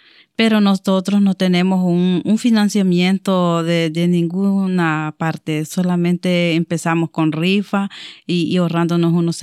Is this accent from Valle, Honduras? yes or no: yes; Valle, Honduras; vengo de Honduras, del departamento de Valle. Vivo en Nacaome, en una comunidad muy cercana a mi municipio que se llama Ondable Moropocay, jurisdicción de Nacaome, a pocos pasos al Salvador.